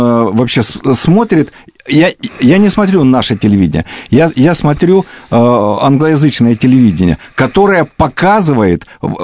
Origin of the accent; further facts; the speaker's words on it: Ukraine; Я родился и вырос на Украине, на юге. Я там учился. Это моя родина.